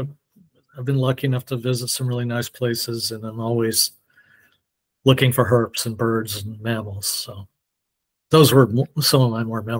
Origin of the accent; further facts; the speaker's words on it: Hawaii, United States; When I was growing up in Hawaii, I did a lot of, you know, skin diving, you know, without a tank, snorkeling, spearfishing, all that.